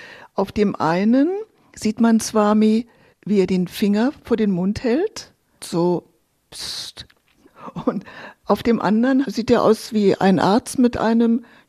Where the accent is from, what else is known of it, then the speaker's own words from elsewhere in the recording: Northern Germany, Germany; Die dort zum Beispiel nennen wir in Norddeutschland, wo ich herkomme, Schwarzbunte.